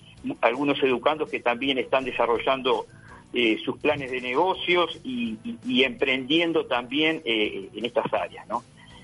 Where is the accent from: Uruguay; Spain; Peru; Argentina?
Uruguay; Paysandú; moved away as an adult; now in Montevideo, Uruguay; desde que vine a Montevideo a estudiar, yo nací en Montevideo, me crié en Paysandú, me considero espiritualmente sanducero, y posteriormente a los 18 años volví a Montevideo y estoy aquí en el apartamento familiar desde el año 1977.